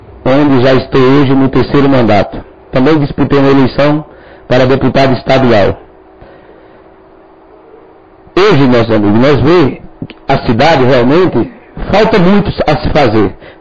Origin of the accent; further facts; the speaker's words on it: Alagoas, Brazil; now in São Paulo, Brazil; Eu sou nordestino, sou do estado de Alagoas. Eu cheguei aqui em São Paulo no ano de 80